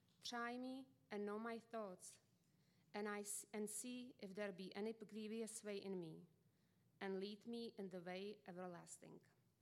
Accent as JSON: {"language": "English", "country": "Czechia", "accent": "Czech", "second_language": "English", "said": "I'm from Czech Republic, in case you noticed the accent."}